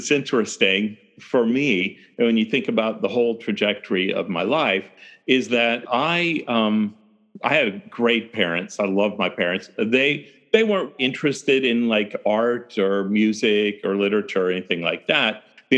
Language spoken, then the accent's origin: English; Eugene, Oregon, United States; Yeah, I live in Eugene, Oregon. I grew up kind of in this vicinity.